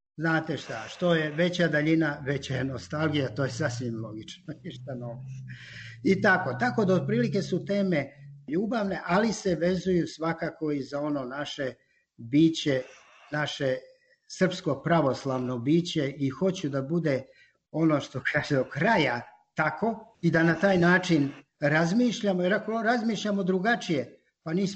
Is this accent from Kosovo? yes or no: yes; Peć, Metohija, Kosovo; obzirom da sam iz Metohije, vi govorite iz Kosova, ja kažem da sam iz Metohije, rođen sam u Peći, naravno